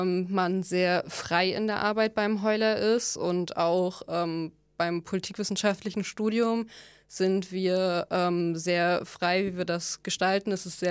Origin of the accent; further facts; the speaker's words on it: Mecklenburg-Vorpommern, Germany; Ich bin Landeskind, ich bin aus MV, born and bred hier sozusagen.